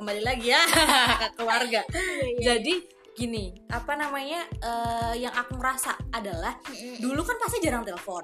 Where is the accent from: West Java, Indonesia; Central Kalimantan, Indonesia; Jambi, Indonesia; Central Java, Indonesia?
Central Java, Indonesia; Batang; Aku dulu kuliah di Bintaro, sedangkan aku kan aslinya orang Batang. Jadi keluarga aku di Batang.